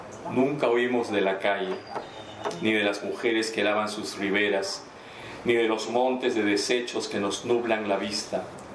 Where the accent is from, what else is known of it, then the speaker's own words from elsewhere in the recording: Peru; vengo desde el Perú.